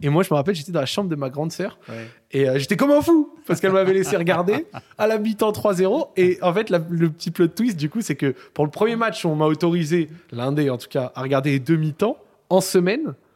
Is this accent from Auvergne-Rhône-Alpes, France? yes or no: yes; Lyon, Auvergne-Rhône-Alpes, France; Et en tant que Lyonnais, c'est-à-dire que je suis né à Lyon